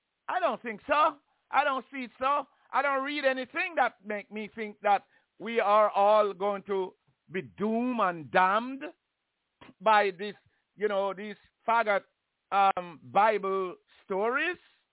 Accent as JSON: {"language": "English", "country": "Jamaica", "said": "I come from Jamaica, really, and have a hard time to even read on the fourth grade level."}